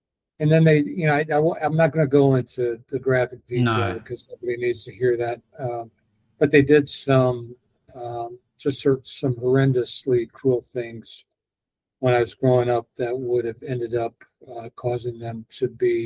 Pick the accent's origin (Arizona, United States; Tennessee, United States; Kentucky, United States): Kentucky, United States; now in Florida, United States; It's home for now. I grew up in Kentucky.